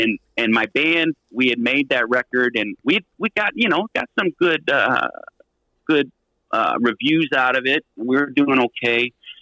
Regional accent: Michigan, United States; my friend who I'd worked for in Congress was going to run for governor of Michigan, my home state.

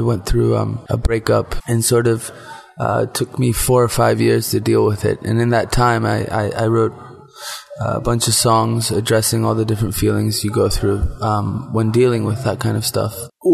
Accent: Florida, United States; also born or lived in Detroit; I was born in Detroit. You know, grew up in Florida, was educated in English. I think in English. I speak in English

